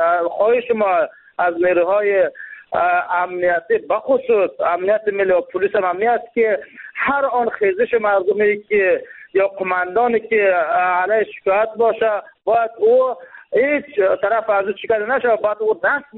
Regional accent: Jowzjan, Afghanistan; بخاطر از این که ما ولایت جوزجان یک ولایتی است که این محاط با خشکت

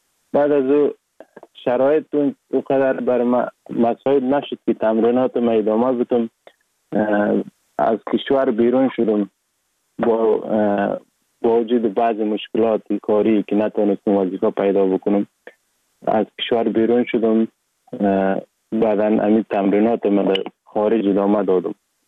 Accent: Sheberghan, Jowzjan, Afghanistan; also born or lived in Sar-e Pol; اصلا زاده ولایت سرپل هستم، در ولایت جوزجان کلان شدیم، تحصیلات ما، مکتب ما، همه چیز ما در ولایت جوزجان خواندیم.

